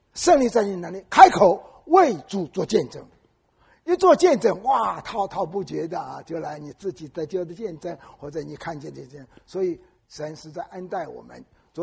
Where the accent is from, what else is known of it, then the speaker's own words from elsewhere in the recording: Wenzhou, Zhejiang, China; 就是我家乡温州啊